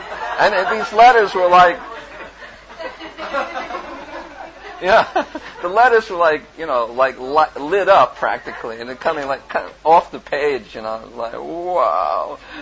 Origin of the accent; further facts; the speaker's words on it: New York, United States; And I was, you know, I'm from New York, so it's like, yeah, right.